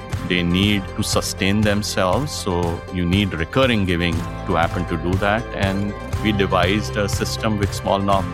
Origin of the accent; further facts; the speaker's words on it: India; born there; So I was born in India. My family in 1947, when India partitioned, they became refugees.